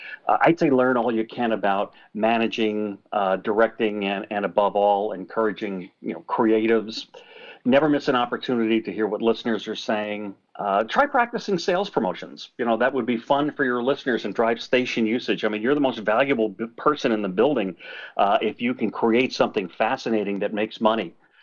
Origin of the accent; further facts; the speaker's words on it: New Jersey, United States; I grew up in North Jersey, so my radio influence was New York City.